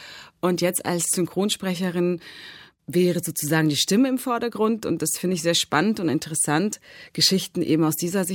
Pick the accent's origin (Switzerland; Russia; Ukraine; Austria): Ukraine; first language Russian; ich habe 2 Muttersprachen, Russisch und Deutsch. Ich bin in der Ukraine geboren und aufgewachsen